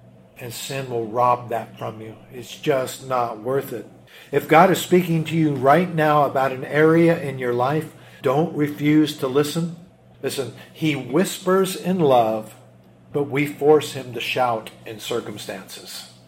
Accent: Ireland; My anger is not just because I'm Irish.

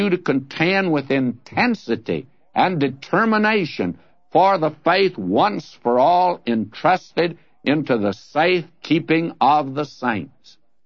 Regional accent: the South, United States; the church that I was raised in the South, was a church that was, by and large, sound in the faith.

